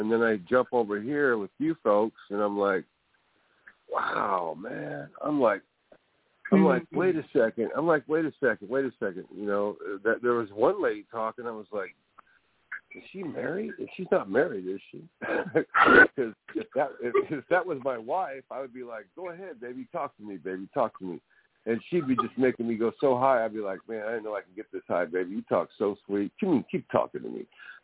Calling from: California, United States; I'm calling from California, the West Coast, by the way.

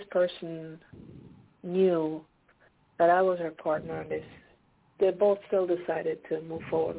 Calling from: Pennsylvania, United States; From Pennsylvania.

